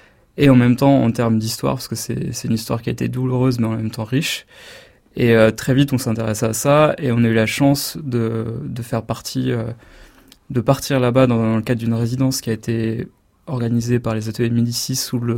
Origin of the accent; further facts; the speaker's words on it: Île-de-France, France; moi je suis français de région parisienne, on va dire.